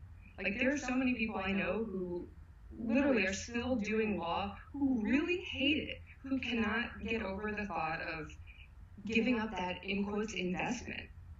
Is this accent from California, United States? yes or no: yes; Calabasas, California, United States; I grew up in Calabasas.